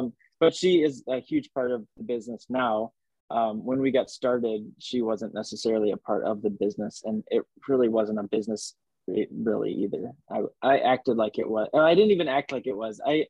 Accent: Rochester, Minnesota, United States; I'm from Rochester, Minnesota, and the great state of all the lakes.

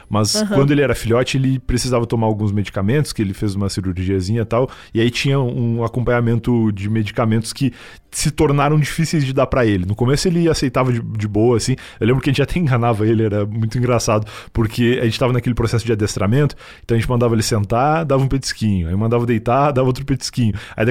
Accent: Rio Grande do Sul, Brazil; now in São Paulo, Brazil; eu saí do Rio Grande do Sul pra morar em São Paulo

